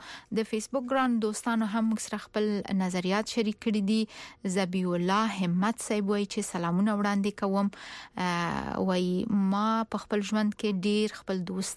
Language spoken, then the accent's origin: Pashto; Paktia, Afghanistan; زه هم د پکتیا یم